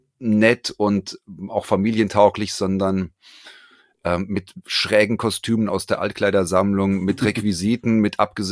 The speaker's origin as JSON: {"language": "German", "town": "Frankfurt", "region": "Hesse", "country": "Germany", "tie": "born there", "said": "ich bin gebürtiger Frankfurter, lebe in Frankfurt"}